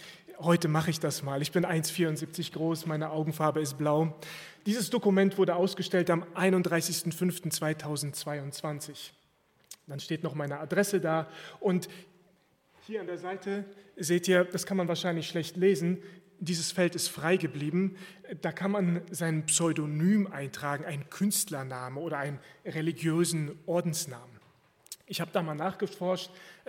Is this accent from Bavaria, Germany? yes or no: no; Erkelenz, North Rhine-Westphalia, Germany; born there; 19.03.1984 geboren. Ich besitze die deutsche Staatsbürgerschaft und ich bin in Erkelenz geboren. Das ist irgendwo im Niederrhein nahe der holländischen Grenze, da wo Fuchs und Has sich gute Nacht sagen.